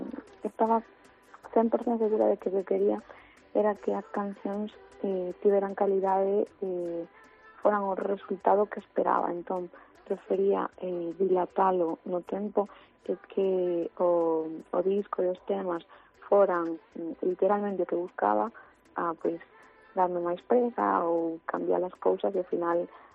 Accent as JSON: {"language": "Galician", "town": "O Porriño", "region": "Galicia", "country": "Spain", "said": "teño que corrigir, porque son do Porriño, e igual me matan, se escoitan que son Vigo."}